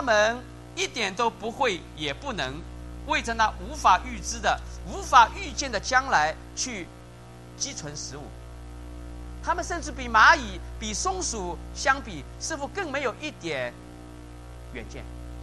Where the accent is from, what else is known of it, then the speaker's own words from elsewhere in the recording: China; 我们中国人有一句古话说，人无远虑，还有什么必有什么近忧。